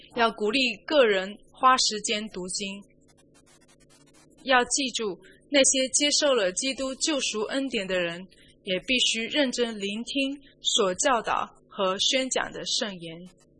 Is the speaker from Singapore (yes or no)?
yes; Singapore; 我来自新加坡，那里没有牧羊场。我第一次来澳大利亚时